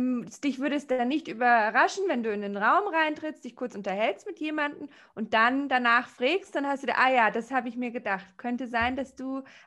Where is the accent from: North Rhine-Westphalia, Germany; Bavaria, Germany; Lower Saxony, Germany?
Bavaria, Germany; also dieses, bei uns in Bayern würde man sagen, zu Gaudi haben.